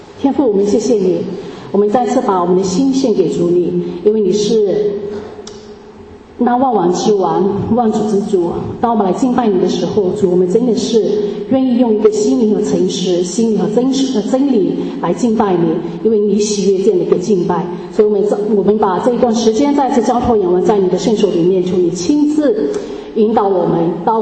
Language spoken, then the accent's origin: Chinese; Myanmar; accent: Burmese Chinese; 而我本身是缅甸的华侨，所以呢，在我讲话和在语言的表达各方面，应该是会带有缅甸华人的味道